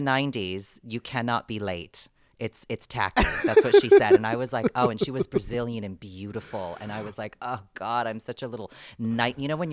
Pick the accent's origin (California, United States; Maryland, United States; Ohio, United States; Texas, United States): California, United States; San Diego; moved away as an adult; now in New York, United States; Well, I'm from San Diego, California. So California girl through and through.